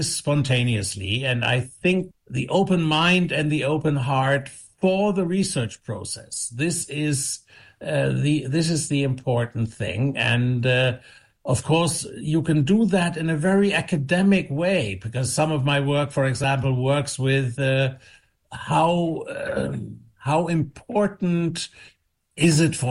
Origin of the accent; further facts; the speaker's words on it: Bremen, Germany; from Bremen.